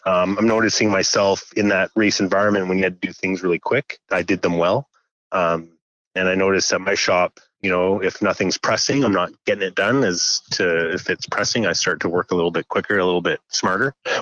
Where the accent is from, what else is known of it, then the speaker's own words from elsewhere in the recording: Edmonton, Alberta, Canada; I grew up in Edmonton, a little shop opened up down the street from my house.